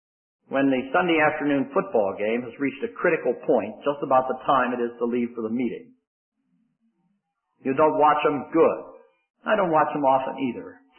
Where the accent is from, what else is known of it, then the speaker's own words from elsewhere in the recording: Pittsburgh, Pennsylvania, United States; I was raised near Pittsburgh, so I've been a fan of the Pittsburgh Steelers all these years